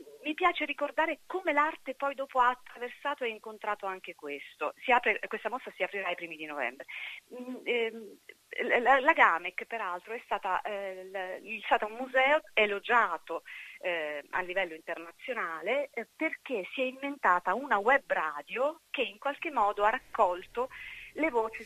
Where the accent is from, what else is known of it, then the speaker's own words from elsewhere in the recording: Abruzzo, Italy; io ho scoperto da abruzzese